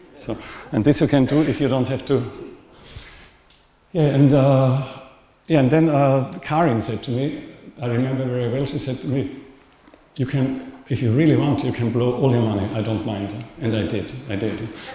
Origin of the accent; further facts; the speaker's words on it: Vienna, Austria; I'm from Vienna.